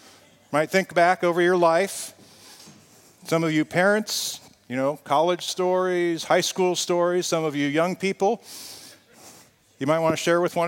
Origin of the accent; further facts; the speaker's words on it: Indianapolis, Indiana, United States; we're both from Indy, we've been to Houston, we've been to Florida, we've been to D.C., really all kinds, Georgia, all kinds of places together.